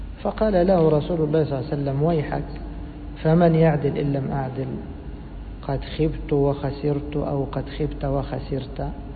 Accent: Egypt; في بلدنا مصر

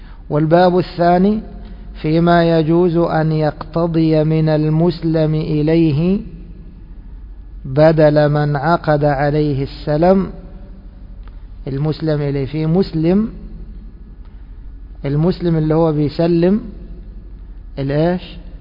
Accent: Egypt; نعم، وهذا مشهور عندنا في بلادنا مصر.

